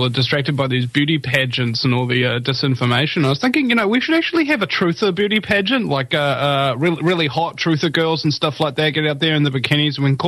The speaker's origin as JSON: {"language": "English", "country": "New Zealand", "said": "I'm from New Zealand."}